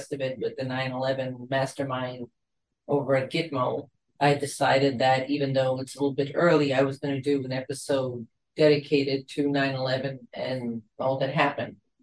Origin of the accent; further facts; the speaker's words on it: New York, United States; Speaking as a New Yorker, this I will never forget.